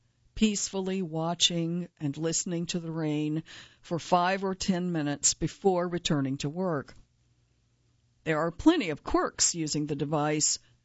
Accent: United Kingdom; which I respected as a Brit myself.

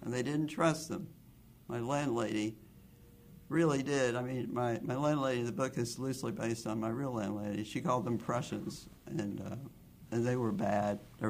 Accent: Kansas, United States; born there; Oh, yes. I'm very American.

